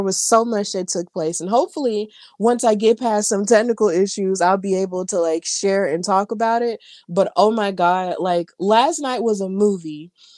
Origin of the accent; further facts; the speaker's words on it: Birmingham, Alabama, United States; it was live in my hometown of Birmingham, Alabama, and at the Legacy Arena.